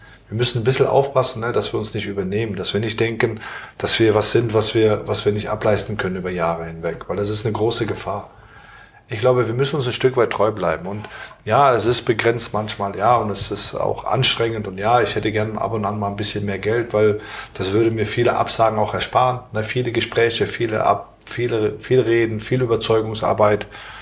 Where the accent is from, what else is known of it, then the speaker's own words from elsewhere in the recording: Aachen, North Rhine-Westphalia, Germany; Oder Aachen kennst du auch gut. Ist ja meine Heimatstadt